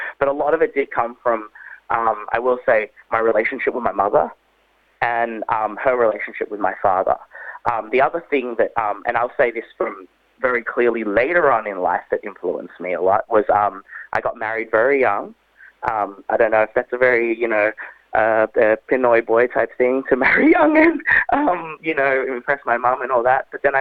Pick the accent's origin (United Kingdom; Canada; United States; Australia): Australia; taking parts of my Filipino heritage and growing up in Australia and my actual real identity crisis that I go through